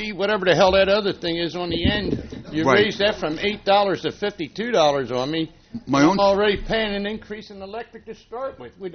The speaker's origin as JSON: {"language": "English", "town": "Wilmington", "region": "Delaware", "country": "United States", "said": "I come from New Castle County, Wilmington, and we paid it every quarter."}